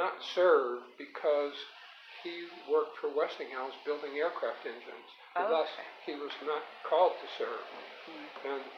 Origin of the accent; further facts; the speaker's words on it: Bloomfield, New Jersey, United States; born there; I was born in 1945 in Bloomfield, New Jersey. That's Essex County, New Jersey, about 15 minutes west of Manhattan.